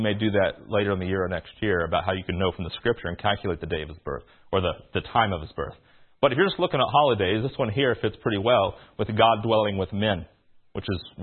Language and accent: English; Indiana, United States; I was born in Indiana. I'm a native Hoosier. Right? My nativity was here in Indiana.